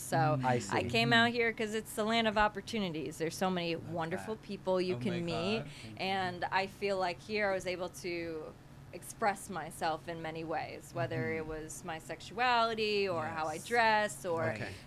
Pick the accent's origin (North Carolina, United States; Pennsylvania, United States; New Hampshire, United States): New Hampshire, United States; And then I, growing up in New Hampshire, when I was a little kid, my parents wanted to get me into the community.